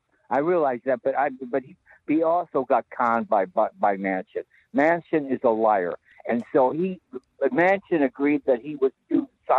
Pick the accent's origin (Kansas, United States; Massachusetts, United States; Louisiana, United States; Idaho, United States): Idaho, United States; I'm from Idaho.